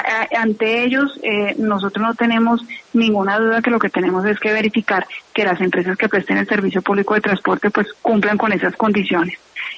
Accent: Colombia; como cualquier colombiano

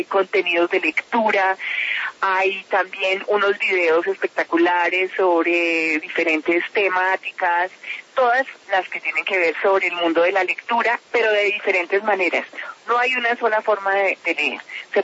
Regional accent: Colombia; seguir entendiendo qué somos los colombianos

